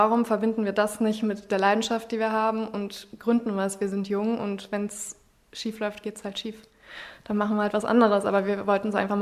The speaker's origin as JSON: {"language": "German", "town": "Gladbach", "region": "North Rhine-Westphalia", "country": "Germany", "said": "bin auch aus Gladbach und bin 26 Jahre alt."}